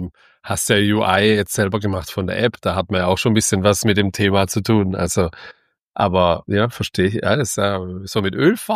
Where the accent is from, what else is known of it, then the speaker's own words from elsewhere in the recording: Baden-Württemberg, Germany; ich habe damals natürlich den Lifetime-Deal gemacht als Schwabe, fängt man ja an zu rechnen